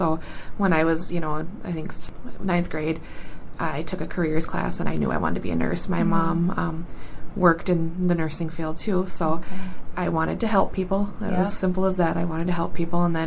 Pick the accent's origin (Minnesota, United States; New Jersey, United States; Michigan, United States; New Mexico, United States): Minnesota, United States; Pelican Rapids; Well, I did grow up pretty much in Pelican Rapids, so I grew up with a lot of friends from different cultures.